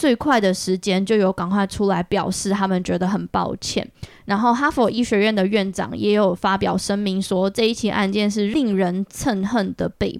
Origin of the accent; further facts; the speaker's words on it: Taiwan; 我小时候在台湾长大的时候